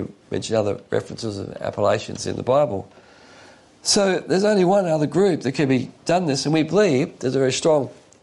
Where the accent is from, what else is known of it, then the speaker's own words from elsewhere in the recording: United States; these are some of the big independent Baptists which were doing so well when I was growing up in America